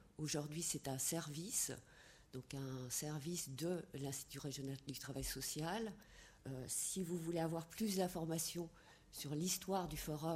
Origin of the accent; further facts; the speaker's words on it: Grand Est, France; Je viens de Lorraine. La Lorraine, c'est une terre d'immigration, c'est une histoire... très lourde, justement de mouvements de population.